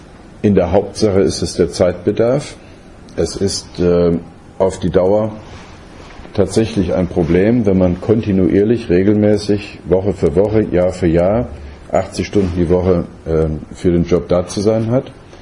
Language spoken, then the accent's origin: German; Marburg, Hesse, Germany; also born or lived in Bonn / Mainz; now in Koblenz, Germany; Ich bin selber dann im Grunde aufgewachsen in Marburg, habe dann meine berufliche Laufbahn in Bonn gemacht